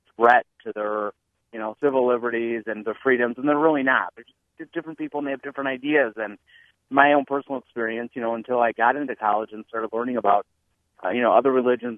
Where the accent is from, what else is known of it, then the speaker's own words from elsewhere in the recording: Racine, Wisconsin, United States; growing up in Racine, Wisconsin, you know, the only people that I knew, you know, were Catholic and Lutheran.